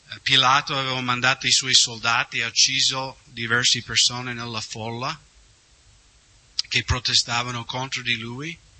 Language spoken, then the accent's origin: Italian; Washington, United States; Italian is a second language; Nello stato di Washington, negli Stati Uniti, da dove vengo io